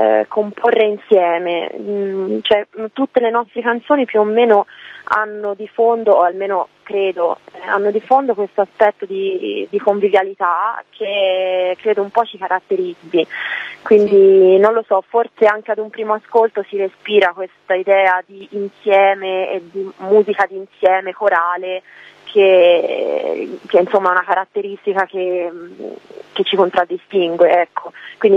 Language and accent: Italian; Tuscany, Italy; accent: Tuscan; anche se sto cercando di sforzarmi di non aspirare tutte le sci, però siamo toscani e viviamo in Val d'Arno, che è una zona tra Arezzo e Firenze, quindi molto vicino al Chianti, un posto molto bello